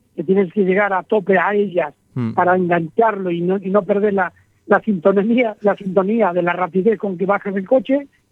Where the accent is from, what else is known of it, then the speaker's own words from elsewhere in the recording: Asturias, Spain; yo tanto en Galicia como en Asturias me siento muy a gusto, y como soy asturiano